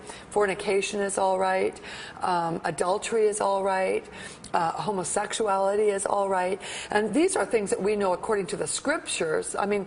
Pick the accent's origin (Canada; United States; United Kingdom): Canada; the place that I grew up in Canada, which was a number of years ago, 50 years ago or so, there was a sense of safety